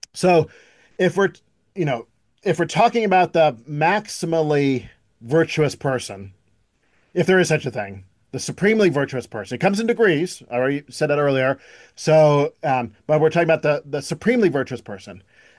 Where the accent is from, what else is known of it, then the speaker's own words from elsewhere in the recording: Maryland, United States; born there; Right now, I'm telling you that I was born in Maryland.